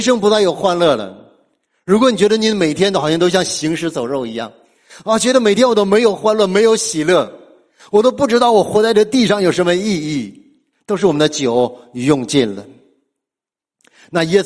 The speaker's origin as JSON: {"language": "Chinese", "country": "China", "said": "我们中国人就特别喜欢喝酒"}